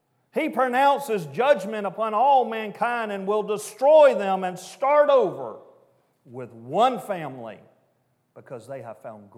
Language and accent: English; Bible Belt, United States; I grew up in the Bible Belt.